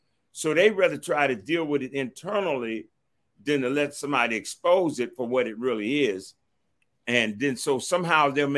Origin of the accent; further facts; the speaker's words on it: Washington, District of Columbia, United States; I grew up in Southeast.